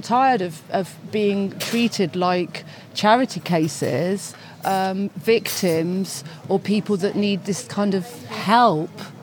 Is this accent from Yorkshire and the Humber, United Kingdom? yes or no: no; Loughborough, East Midlands, United Kingdom; But then my experience is totally different because I was born here. So I'm born and bred in Loughborough.